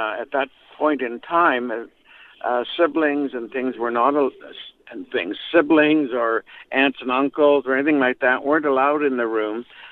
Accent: Toronto, Ontario, Canada; But I'm from Toronto originally

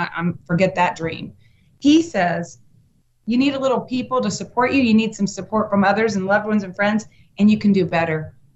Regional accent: Cincinnati, Ohio, United States; Our community, as you shared, I'm from Cincinnati, Ohio, and it's an amazing community.

